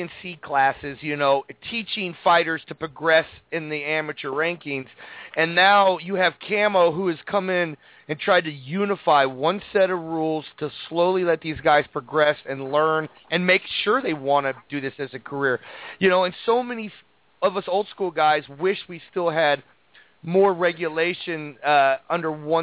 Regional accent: California, United States; I'm not from California.

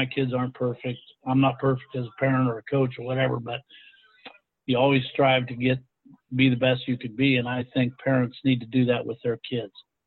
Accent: Ohio, United States; My sister is an English teacher today in my high school where I grew up in Ohio.

